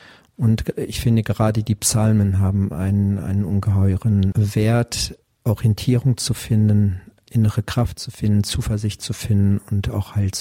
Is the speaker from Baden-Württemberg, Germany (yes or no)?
no; Viersen, North Rhine-Westphalia, Germany; born there; gebürtig komme ich vom Niederrhein aus Viersen